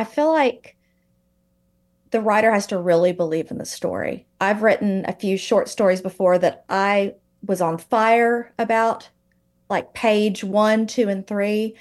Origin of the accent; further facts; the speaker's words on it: Texas, United States; But it's like there's a force field or something around the state of Texas that does not allow me to leave.